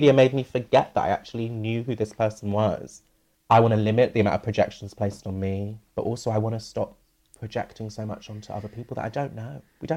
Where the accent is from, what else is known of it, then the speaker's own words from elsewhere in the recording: Bristol, South West England, United Kingdom; I've moved back to my hometown, Bristol, during this.